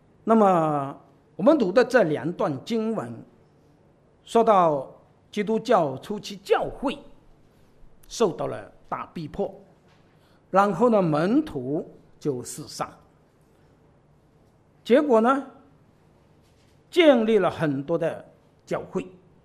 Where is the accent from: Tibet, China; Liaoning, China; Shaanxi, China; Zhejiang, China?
Zhejiang, China; Wenzhou; 大家好啊，我是来自温州